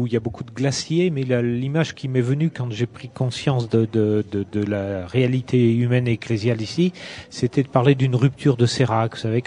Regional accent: Auvergne-Rhône-Alpes, France; Moi, je suis auvergnat. Je suis pas véronnier.

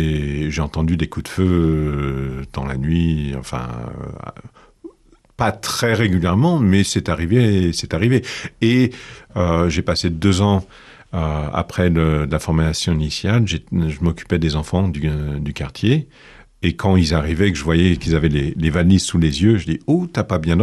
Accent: France; moved away; parce que ça fait 23 ans que je suis parti de la France

